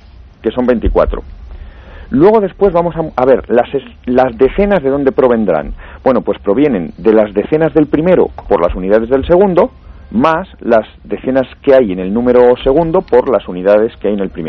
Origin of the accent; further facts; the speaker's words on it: Hoyo de Manzanares, Community of Madrid, Spain; esta tarde he hecho una cosa en mi pueblo, que es Hoyo de Manzanares, y iba a la biblioteca de allí, pues donde yo he estudiado